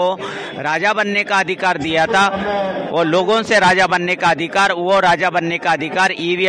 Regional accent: Yavatmal, Maharashtra, India; मैं महाराष्ट्र यवतमाल से हूँ, राष्ट्रीय गुरु रविदास क्रांति मोर्चा का प्रदेश अध्यक्ष हूँ।

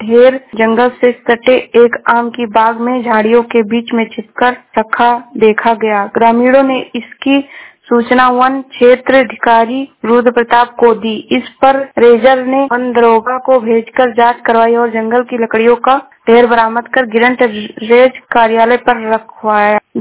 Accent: Shravasti, Uttar Pradesh, India; मैं जिला श्रावस्ती से हूँ।

